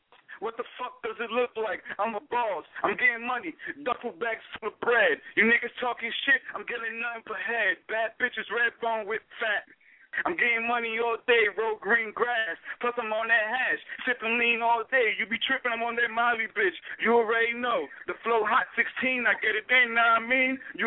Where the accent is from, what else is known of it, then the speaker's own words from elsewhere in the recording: Union City, New Jersey, United States; I'm from Union City, New Jersey.